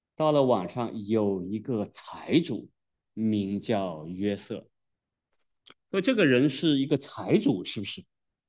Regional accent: China; 中国人讲究取名要不要重名，我们特别不喜欢重名，是不是？

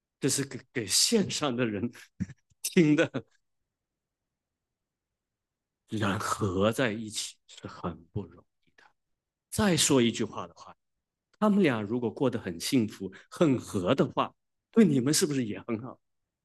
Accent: China; 其实我们作为中国人的这些父母们

